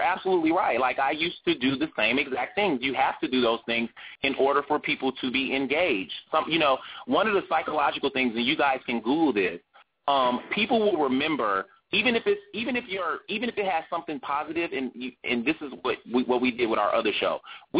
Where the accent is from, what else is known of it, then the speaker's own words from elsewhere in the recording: Chicago, Illinois, United States; moved away as an adult; now in Los Angeles, United States; God told me to move to L.A. I'm from Chicago.